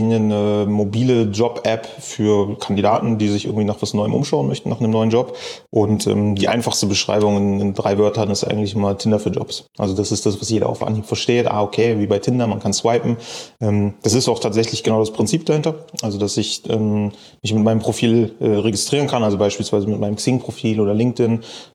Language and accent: German; Bremen, Germany; born there